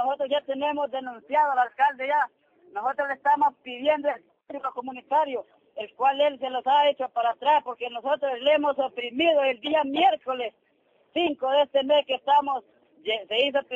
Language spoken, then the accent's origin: Spanish; Río Blanco, Intibucá, Honduras; venimos de la comunidad de Río Blanco, Intibucá